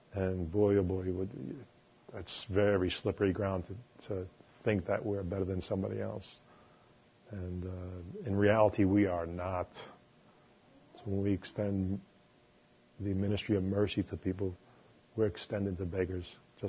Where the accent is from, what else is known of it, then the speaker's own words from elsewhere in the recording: New York, United States; And being a New Yorker, you know what it's like.